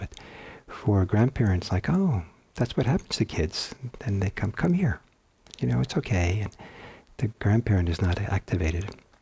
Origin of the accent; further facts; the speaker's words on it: Italy; When I was in growing up in Italy, I loved walking through the parks